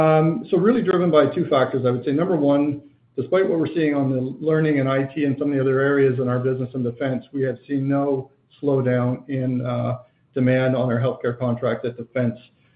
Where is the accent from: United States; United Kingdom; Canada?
Canada; Frustrating as a Canadian to see in today's environment the men and women being asked to cut $1 billion